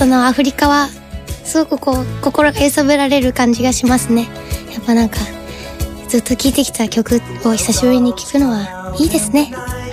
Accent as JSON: {"language": "Japanese", "region": "Fukuoka", "country": "Japan", "tie": "born or raised there", "lives_now": "Tokyo, Japan", "said": "福岡のことを思って書いてる曲、東京に出てきて書いてる曲って聞いたんですけど"}